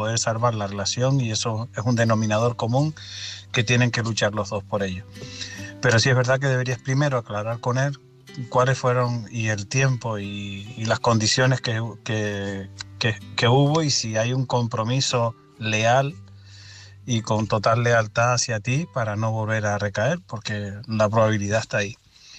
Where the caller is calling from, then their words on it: Tenerife, Canary Islands, Spain; de Tenerife.